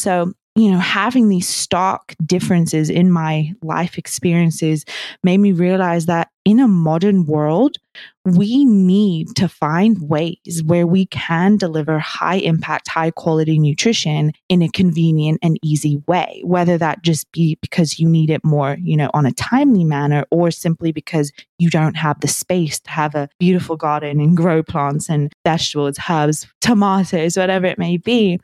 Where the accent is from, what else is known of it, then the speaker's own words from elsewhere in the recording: New Zealand; I grew up in New Zealand